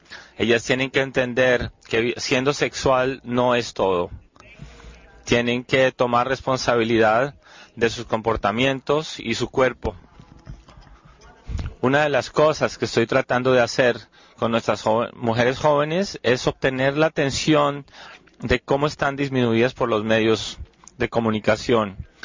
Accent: United States; Spanish is a second language; yo soy de Estados Unidos

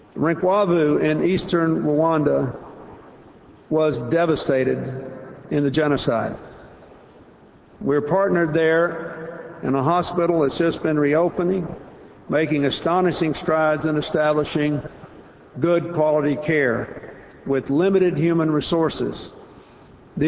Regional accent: United States; now in Canada; I'm in Canada. I'm an American.

